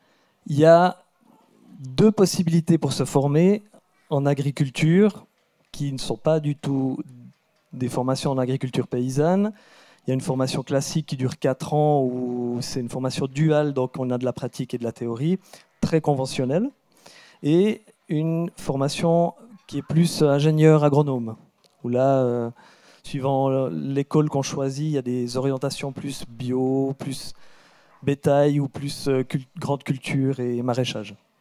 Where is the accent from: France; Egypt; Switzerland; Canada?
Switzerland; Mais je dirais les principaux freins chez nous en Suisse, c'est le financement et la reconnaissance.